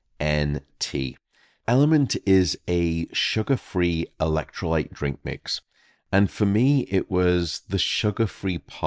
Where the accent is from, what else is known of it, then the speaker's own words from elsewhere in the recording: England, United Kingdom; now in United States; A few years ago, the Sleep Council in my home country of England surveyed over 1,200 couples.